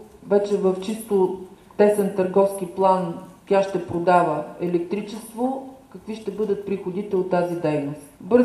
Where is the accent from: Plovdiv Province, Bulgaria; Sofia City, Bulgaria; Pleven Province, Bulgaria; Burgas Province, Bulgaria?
Pleven Province, Bulgaria; Pleven; Естествено, че на нас като плевенчани ми се иска тук по-бързо да се случват нещата.